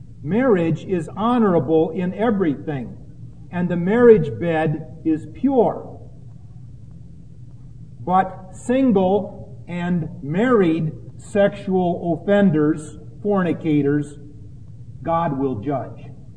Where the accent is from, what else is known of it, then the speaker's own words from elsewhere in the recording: Midwest, United States; If I had, you know, as a Midwesterner, a New Yorker accent, I'd say something like, "Forget about it."